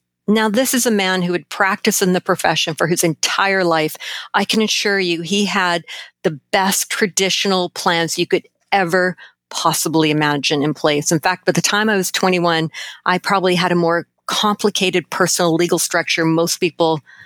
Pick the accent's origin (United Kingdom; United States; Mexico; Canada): Canada; which is actually, as a Canadian, is kind of cool.